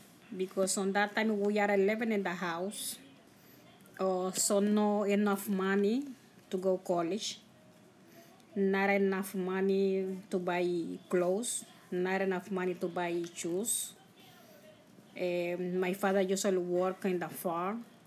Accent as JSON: {"language": "English", "country": "Honduras", "also_born_or_lived": "Mexico", "moved": "yes", "lives_now": "United States", "said": "I came from Honduras to Mexico. I lived in Mexico for 2 years. After 2 years, I decided to come to the United States."}